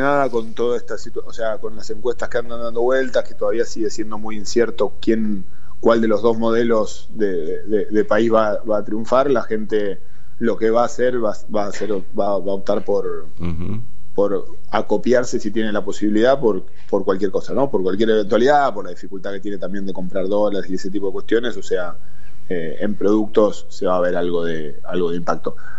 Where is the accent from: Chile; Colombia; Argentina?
Argentina; como argentinos